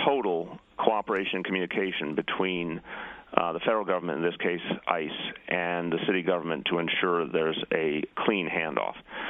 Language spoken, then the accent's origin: English; Massachusetts, United States; it turns out we're both from the Boston area in terms of where we grew up.